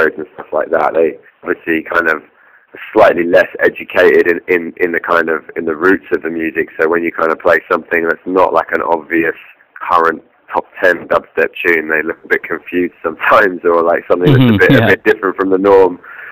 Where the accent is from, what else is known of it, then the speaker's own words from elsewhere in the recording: London, United Kingdom; I'm from London, born and bred. Spent a few years living in, you know, various places. London's where I'm from, and it's where I'm going to continue to be from for the foreseeable future.